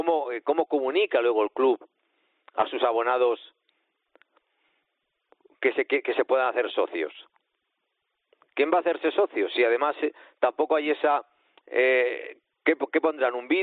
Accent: Uruguay; te llaman de Uruguay, como eres uruguayo, hablo para allí.

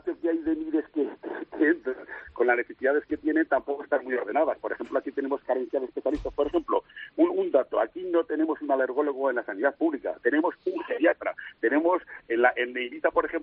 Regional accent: Teruel, Aragon, Spain; Yo soy maño, soy de Teruel, he estado en Menorca trabajando

